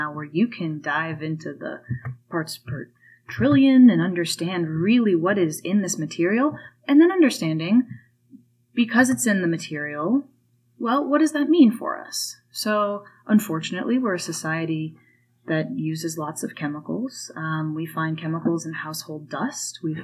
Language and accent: English; San Francisco, California, United States; I'm from San Francisco.